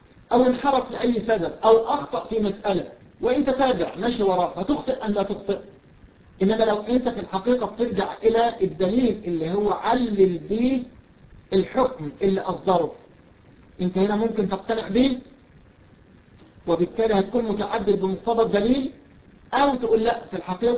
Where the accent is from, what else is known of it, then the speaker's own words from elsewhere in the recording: Egypt; وهو من الشيوخ المشاهير عندنا في مصر وله وزنه في باب الفقه خاصة